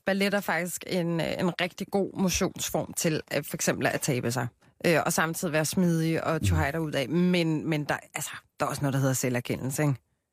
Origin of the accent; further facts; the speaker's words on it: Copenhagen, Capital Region of Denmark, Denmark; jeg er jo fra København